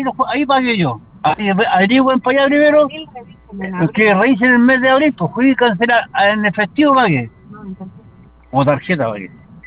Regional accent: Conchalí, Santiago Metropolitan, Chile; Por eso es de Conchalí. Yo soy de Conchalí

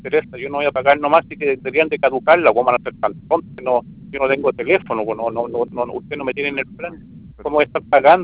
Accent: Vicuña, Coquimbo, Chile; yo soy de Vicuña del Valle

